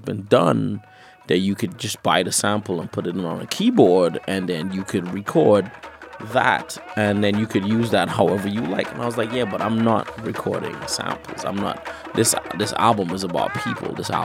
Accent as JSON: {"language": "English", "country": "Trinidad & Tobago", "said": "but we're African from Trinidad"}